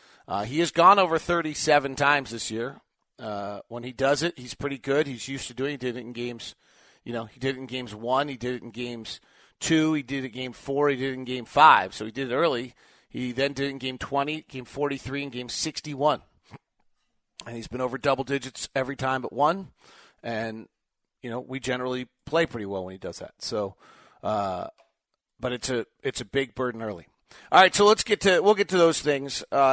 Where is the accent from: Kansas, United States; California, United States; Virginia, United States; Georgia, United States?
California, United States; Santa Cruz; I've never lived in Utah. I grew up in the Bay Area in Santa Cruz, California.